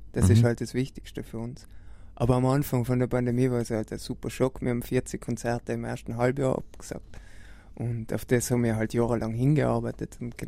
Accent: Trentino-Alto Adige, Italy; weil wir sind halt Südtiroler, Südtirolerinnen und wir haben halt das Privileg, dass wir viele Sprachen sprechen.

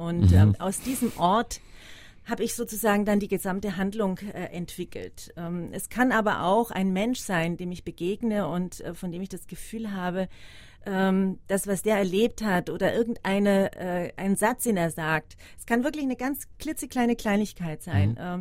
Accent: Germany; ich bin Deutsche, ich stamme nicht aus Südtirol.

